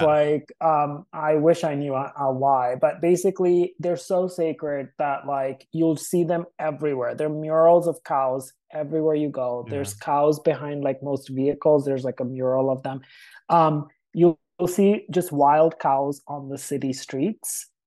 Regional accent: India; So I grew up in India and we ate

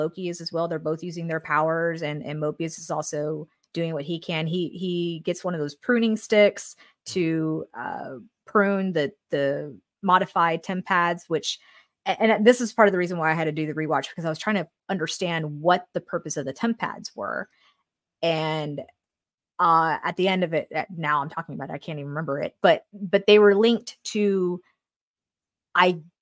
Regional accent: Houston, Texas, United States; Listen, I'm from Houston. Okay. This is what we do.

